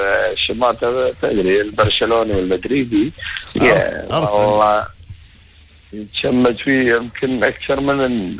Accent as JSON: {"language": "Arabic", "country": "Kuwait", "said": "نعم العموم حتى عندنا بالكويت"}